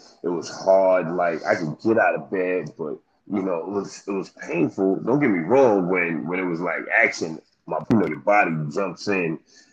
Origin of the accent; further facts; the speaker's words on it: New York City, New York, United States; And it was like, growing up in the South Bronx, you become prey if you too nice, right?